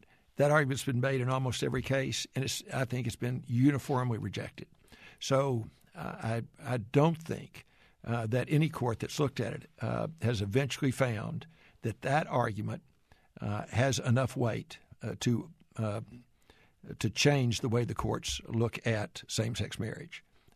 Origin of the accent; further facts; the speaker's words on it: Lubbock, Texas, United States; I remember I grew up in Lubbock. I graduated from Lubbock High School in 1960. It still was not integrated.